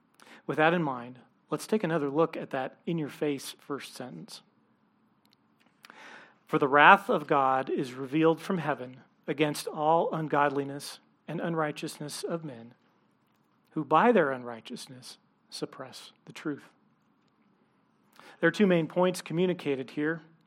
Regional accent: California, United States; now in Colorado Springs, United States; I'm from California. I've been through a few of those.

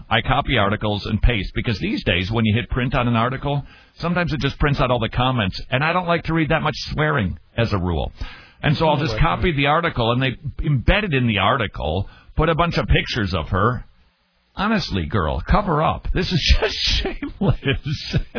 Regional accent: United States; As an American, I don't know that I've ever been more proud.

